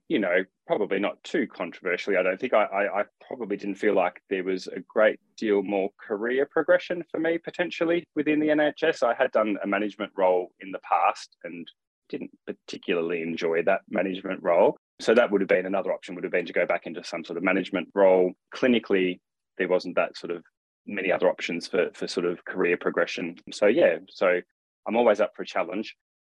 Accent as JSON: {"language": "English", "country": "Australia", "moved": "as an adult", "lives_now": "United Kingdom", "said": "I actually studied my degree back in Australia, if people are aware of my accent before they've heard this. But so I studied in Australia and qualified in 1999."}